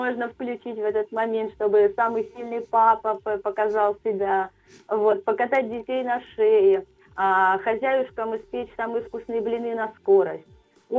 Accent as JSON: {"language": "Russian", "region": "Tomsk Oblast", "country": "Russia", "tie": "born or raised there", "lives_now": "Rostov-on-Don, Russia", "said": "Я сама из Томской области родом, то есть я в Ростове 13 лет живу."}